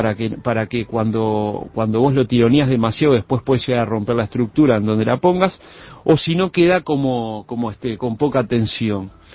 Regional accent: Montevideo, Uruguay; soy montevideano, soy uruguayo, sudamericano

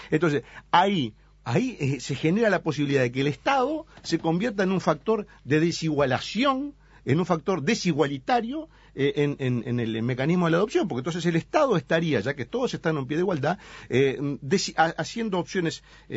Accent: Italy; porque soy italiano.

